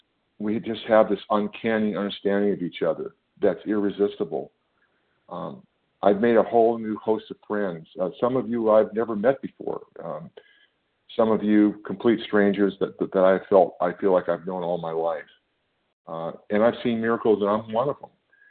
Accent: California, United States; Good morning. … I'm from California.

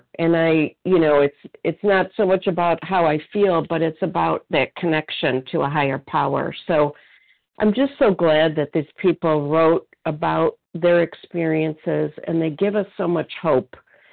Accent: Illinois, United States; I am from Illinois, recovered compulsive eater.

